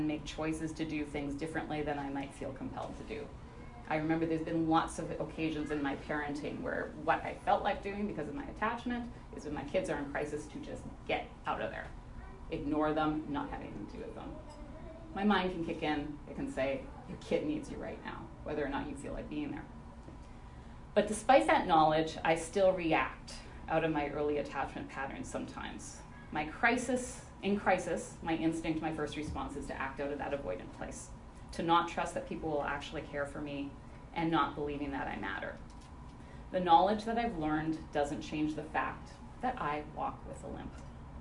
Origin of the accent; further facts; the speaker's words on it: Saskatchewan, Canada; In my hometown, in Saskatchewan